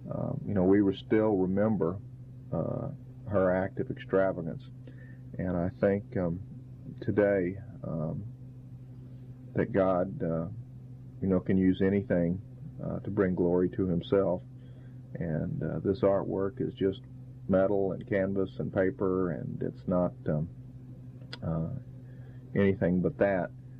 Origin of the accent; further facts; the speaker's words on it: Port Arthur, Texas, United States; And I grew up in Port Arthur, Texas, and eventually went off to Texas A&M to get a degree in environmental design and architecture.